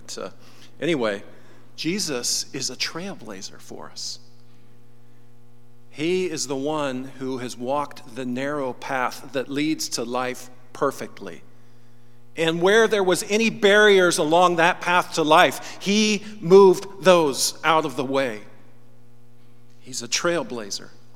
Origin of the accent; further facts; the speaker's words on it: Olympia, Washington, United States; So I grew up in Olympia, Washington. I loved it there. We lived in a little house out in the woods, and thick, big fir, Douglas firs everywhere on the property.